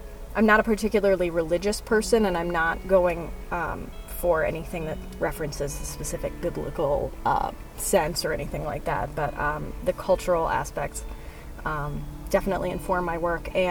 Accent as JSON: {"language": "English", "region": "Minnesota", "country": "United States", "said": "I am originally from the Twin Cities area, and I've always been making things my whole life."}